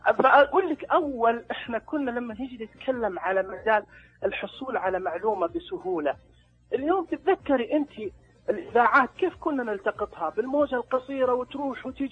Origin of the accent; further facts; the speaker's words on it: Taif, Makkah Province, Saudi Arabia; يصير عندنا في الطائف الخيام الصيفية هذه